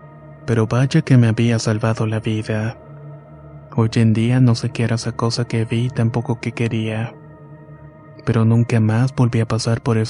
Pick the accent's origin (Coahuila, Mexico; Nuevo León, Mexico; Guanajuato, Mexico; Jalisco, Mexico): Guanajuato, Mexico; me gustaría decir que soy originario de Guanajuato